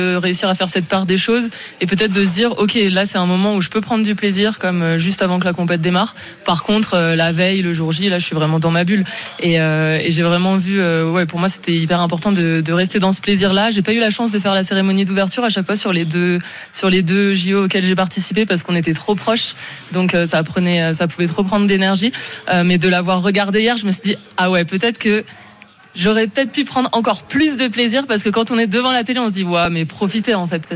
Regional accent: Grenoble, Auvergne-Rhône-Alpes, France; Ouais, moi je suis de Grenoble, je suis pas très loin.

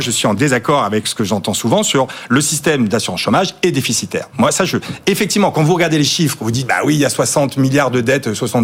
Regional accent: Canada; je suis canadien et américain

